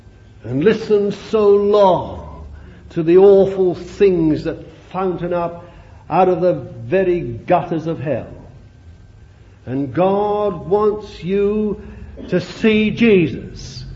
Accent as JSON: {"language": "English", "region": "London", "country": "United Kingdom", "tie": "born there", "said": "I was born in London, I won't tell you how long ago."}